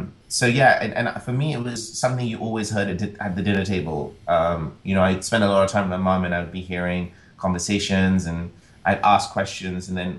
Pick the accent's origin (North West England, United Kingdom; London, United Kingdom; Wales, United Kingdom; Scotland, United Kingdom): London, United Kingdom; I was born and brought up in London. My parents left India before I was born. So I've been schooled, colleged, and I spent a fair amount of time in India in that I went there every summer.